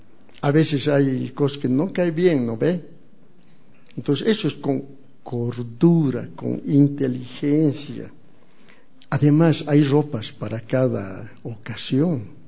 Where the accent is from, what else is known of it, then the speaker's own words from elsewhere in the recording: Tarija, Bolivia; now in La Paz, Bolivia; Yo soy tarijeño y era macho chapaco, me acuerdo. De chicos nos íbamos al río